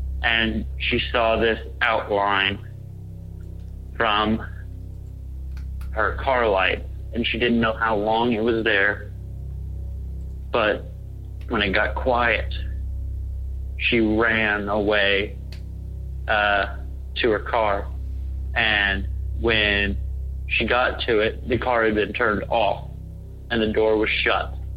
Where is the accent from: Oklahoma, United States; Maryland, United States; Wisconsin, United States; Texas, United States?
Oklahoma, United States; Edmond; I am from Edmond, Oklahoma.